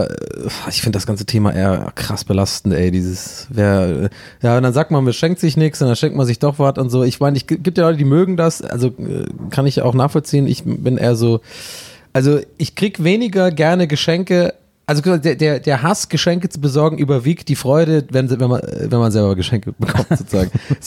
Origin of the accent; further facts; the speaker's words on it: Baden-Württemberg, Germany; die haben auch so einen Keller, so typisch schwäbisch, man hat meistens bei uns h